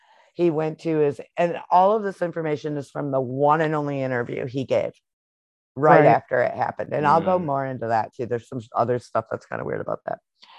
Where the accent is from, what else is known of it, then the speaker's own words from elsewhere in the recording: Michigan, United States; But okay, growing up in Michigan and especially living in a, like, I lived for a decade up in Alpena